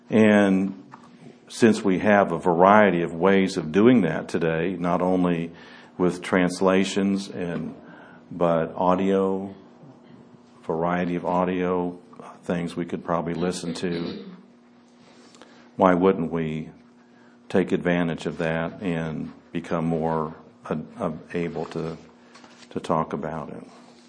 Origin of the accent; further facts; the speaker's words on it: Eastpointe, Michigan, United States; I have a couple of friends on Facebook that I grew up with in East Detroit that I haven't talked to since the 60s.